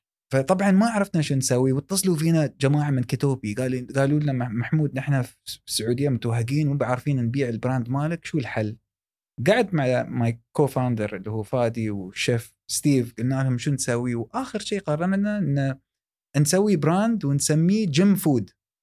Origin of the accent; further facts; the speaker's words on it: Dubai, United Arab Emirates; كان عندنا في دبي